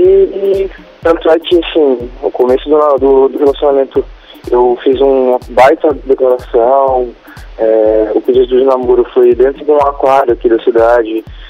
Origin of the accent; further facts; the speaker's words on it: Guarujá, São Paulo, Brazil; Eu falo aqui do Guarujá.